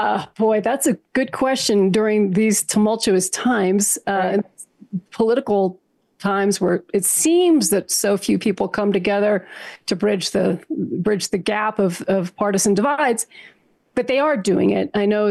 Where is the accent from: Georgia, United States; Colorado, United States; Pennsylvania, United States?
Colorado, United States; Durango; Well, we actually, in my hometown of Durango, Colorado, worked together with some students and our superintendent of schools.